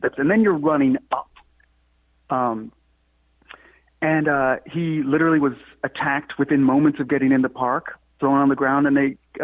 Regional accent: New York City, New York, United States; I grew up on 120th and Morningside Drive.

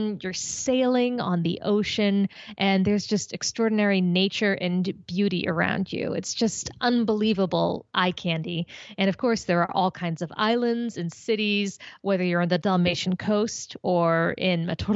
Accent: United States; Long story short, I'm American.

